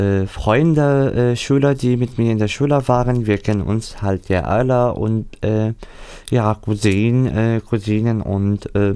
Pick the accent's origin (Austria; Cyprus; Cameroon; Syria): Syria; German is a second language; now in Germany; Ich bin im Osten von Syrien aufgewachsen, in der Nähe von dem Fluss Euphrat, in der Umgebung, also knapp an der Grenze von dem Irak, nicht direkt, aber die Stadt zwischen der Wüste inmitten des Landes Syrien und Irak.